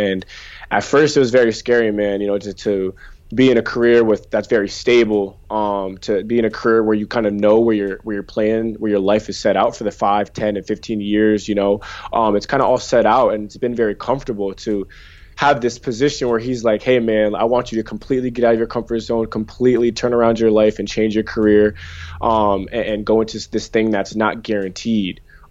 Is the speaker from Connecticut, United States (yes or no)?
yes; Connecticut, United States; I'm from Connecticut in the U.S. over here.